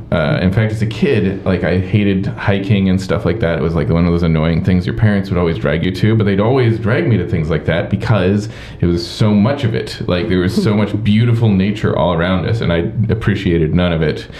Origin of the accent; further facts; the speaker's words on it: Seattle, Washington, United States; I grew up in a city called Seattle, Washington.